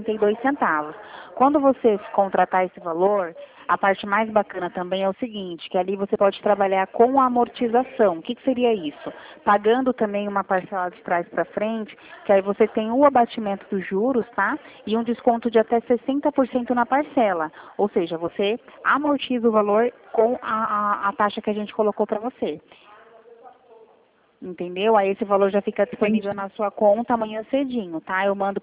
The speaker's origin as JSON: {"language": "Portuguese", "town": "Mogi Guaçu", "region": "São Paulo", "country": "Brazil", "said": "Isso, na verdade, sou aqui do Mogi Guaçu"}